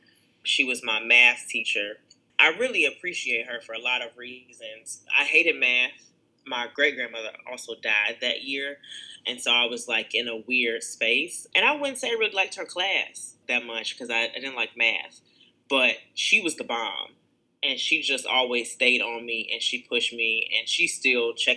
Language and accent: English; Mount Sterling, Kentucky, United States; also born or lived in Louisville, Kentucky; So I'm really from a town called Mount Sterling, Kentucky, which is like, woo, baby, you know, small. That's where I was born and kind of grew up at. And then at some point I moved to Louisville, Kentucky.